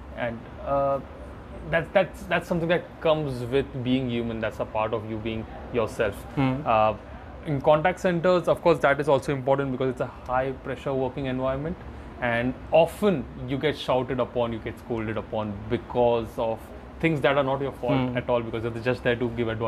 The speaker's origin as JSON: {"language": "English", "country": "India", "accent": "Indian English", "second_language": "English", "said": "because I'm from India."}